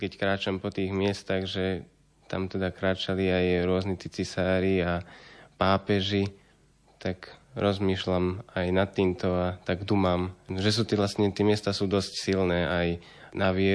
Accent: Nitra, Nitra Region, Slovakia; 21 rokov mám a som z Nitry.

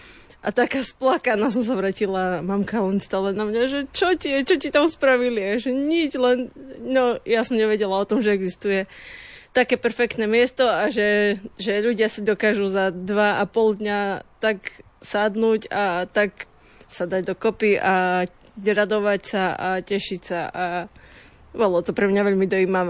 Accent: Stropkov, Prešov Region, Slovakia; Pochádzam zo Stropkova a tam vlastne tie púte boli známe už dlhšie

